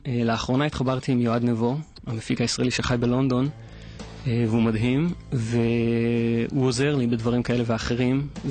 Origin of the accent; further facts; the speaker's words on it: Boston, Massachusetts, United States; moved away as an adult; also born or lived in New York; now in Israel; גדלתי בבוסטון, חייתי רוב חיי בארצות הברית, נולדתי שם גם. הייתי בתיכון בבוסטון ובקולג' ורוב שנות ה-20, ואז עברתי לניו יורק. חייתי שם 6 שנים